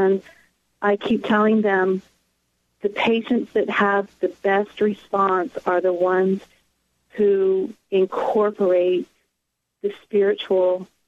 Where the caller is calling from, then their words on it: North Carolina, United States; North Carolina.